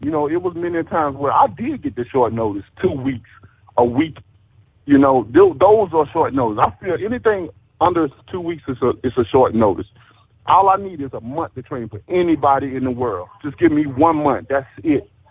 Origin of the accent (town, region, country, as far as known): Alabama, United States